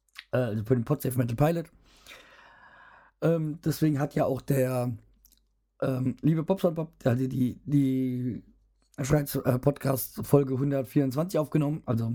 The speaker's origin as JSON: {"language": "German", "town": "Hanau", "region": "Hesse", "country": "Germany", "tie": "born or raised there", "said": "es halt auch in Hanau ist und ja, eigentlich in dem Stadtteil, also Steinheim, wo ich aufgewachsen bin, wo ich immer gerne bin"}